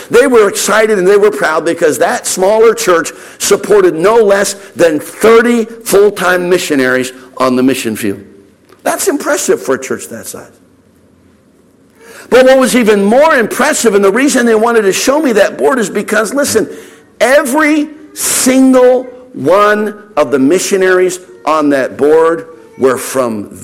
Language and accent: English; Pennsylvania, United States; I was preaching just south of where I grew up in the United States, just south of the city of Philadelphia.